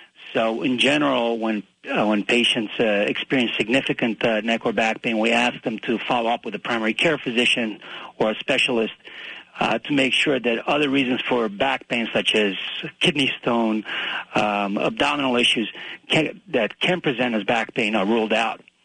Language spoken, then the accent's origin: English; New Jersey, United States; I'm from New Jersey, and I've been able to stick around the area